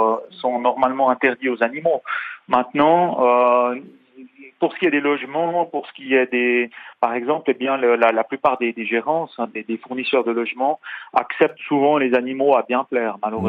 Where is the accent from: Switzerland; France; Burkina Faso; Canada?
Switzerland; Quand on parle d'abandon d'animaux, chez nous en Suisse, on parle principalement de chats.